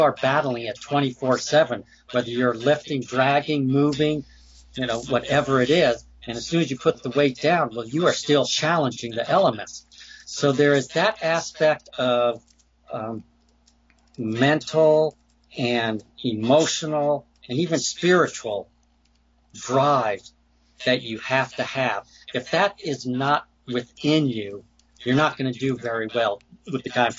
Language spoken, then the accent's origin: English; California, United States; As a very young child, growing up in Southern California, okay, Southern California was very different back in the 50s and early 60s.